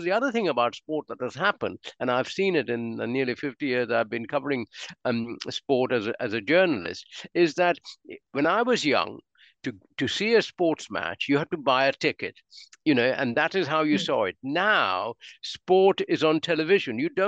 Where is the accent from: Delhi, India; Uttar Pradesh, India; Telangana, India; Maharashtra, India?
Maharashtra, India; Mumbai; moved away; I mean, I grew up in India, in Mumbai, before I came to this country